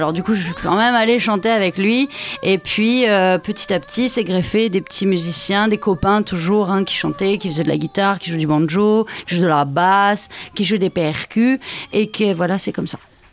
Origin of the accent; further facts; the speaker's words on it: Montpellier, Occitanie, France; on est de Montpellier